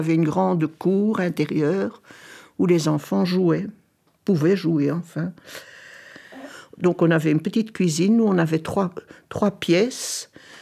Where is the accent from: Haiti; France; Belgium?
Belgium; Brussels; born there; Moi, je suis née à Bruxelles, à l'hôpital Saint-Pierre. Et puis, j'ai habité au Familistère Godin, parce que mon père travaillait à l'usine des poêles Godin. Et j'y ai vécu jusqu'en 1964